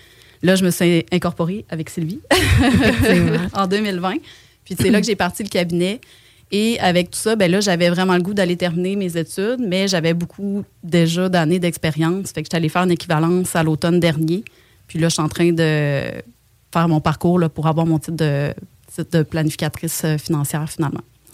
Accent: Rimouski, Quebec, Canada; now in Quebec City, Canada; Moi, premièrement, je viens de Rimouski. Ensuite de ça, je voulais vraiment m'en venir à Québec.

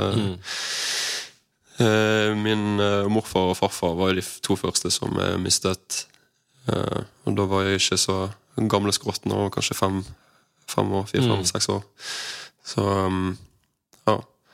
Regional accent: Sotra, Vestland, Norway; Jeg vokst opp på en øy utenfor Bergen som heter Sotra, med to foreldre og tre søsken. Og vi bodde ganske landlig til, og stor uteplass

